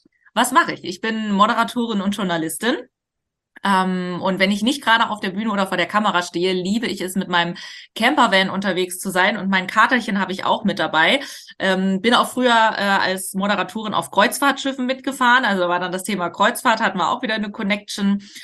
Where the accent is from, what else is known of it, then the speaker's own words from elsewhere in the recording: Hamburg, Germany; ich komme auch aus Hamburg